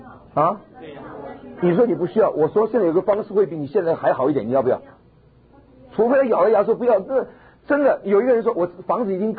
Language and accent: Chinese; Taiwan; 如果说今天你看我从台湾来